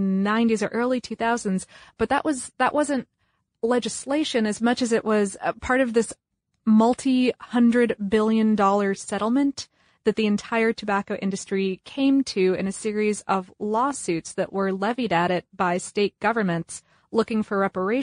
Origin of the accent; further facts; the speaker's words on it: United States; we're talking all about the U.S. in this section because